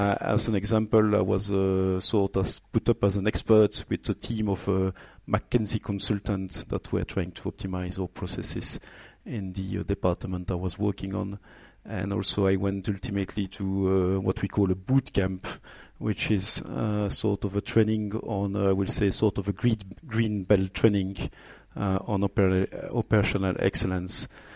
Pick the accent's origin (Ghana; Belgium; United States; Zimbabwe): Belgium; Namur, Wallonia; English is a second language; moved away as an adult; also born or lived in York, United Kingdom; I was born in Namur when I studied chemistry. And after having spent all my young time until I was something like 25 and I stayed for Belgium most of my working time